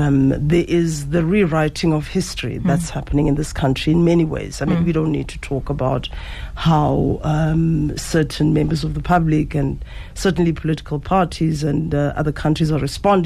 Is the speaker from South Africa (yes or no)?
yes; South Africa; But the bottom line is, as South African members of the public, civil society, actors, the government itself, I don't care who it is